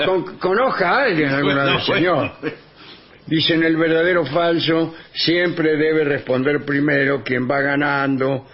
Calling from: Monte Grande, Buenos Aires Province, Argentina; de Monte Grande.

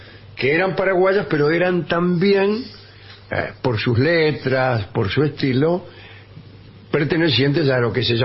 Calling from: Buenos Aires, Argentina; de Balvanera, sí, sí.

